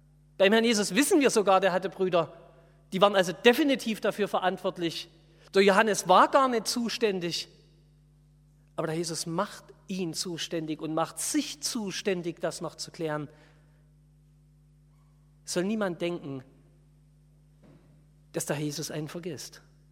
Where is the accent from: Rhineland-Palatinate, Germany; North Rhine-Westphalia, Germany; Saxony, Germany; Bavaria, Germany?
Saxony, Germany; Meine Eltern überlegen seit ein paar Tagen, ob wir bei uns im Vogtland in Sachsen vielleicht in unserem Haus Flüchtlinge aufnehmen. Ein Dorf mit 900 Menschen.